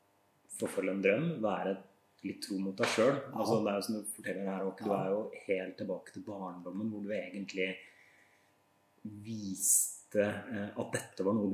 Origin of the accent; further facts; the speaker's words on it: Larvik, Vestfold, Norway; jeg er jo innfødt larviking